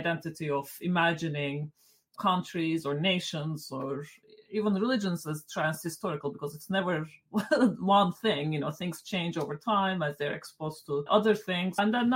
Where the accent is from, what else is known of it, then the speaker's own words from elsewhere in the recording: Turkey; especially the Turco-Mongol narrative because I'm from Turkey?